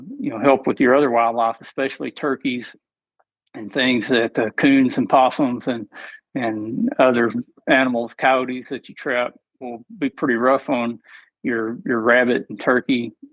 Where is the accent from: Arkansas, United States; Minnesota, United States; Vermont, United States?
Arkansas, United States; So growing up in Arkansas, the natural state, I had ample opportunity to hunt a little bit of everything.